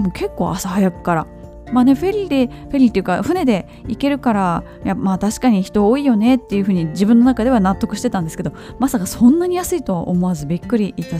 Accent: Kobe, Hyogo, Japan; 神戸出身なのですごいパン文化が発達してる土地出身なだけに

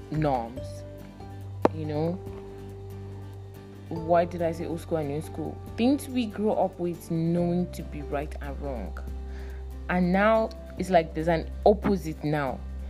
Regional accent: Kano, Nigeria; also born or lived in Abuja; now in Gombe, Nigeria; I grew up in Kano State and Kano, Abuja. That has been my, you know, my homes. But I came to Gombe in January for my master's. I'm running my master's in English literature

